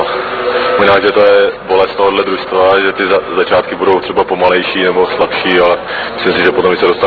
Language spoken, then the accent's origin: Czech; Plzeň, Plzeň Region, Czechia; Co jsem Plzeňák, no.